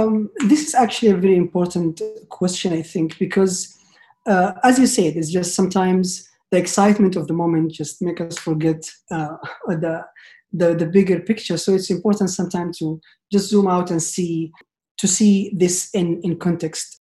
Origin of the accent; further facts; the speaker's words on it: Medina, Medina Province, Saudi Arabia; from Al-Madina, Saudi Arabia. I'm a sociologist, lecturer, and researcher interested in culture, politics in the Gulf.